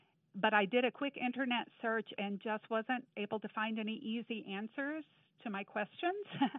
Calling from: Alabama, United States; we are calling from the University of North Alabama.

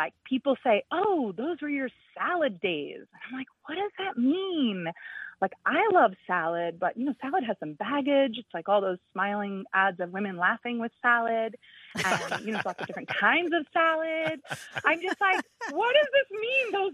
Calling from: Rye, New York, United States; I'm calling from Rye, New York.

